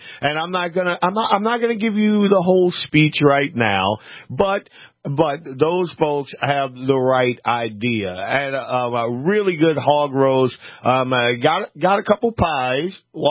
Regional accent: New Orleans, Louisiana, United States; But, you know, my Saints, that's my hometown down there.

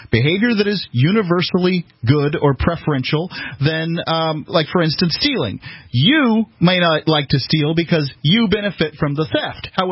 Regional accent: Bradenton, Florida, United States; Let's go to Billy calling in from my hometown of Bradenton, Florida.

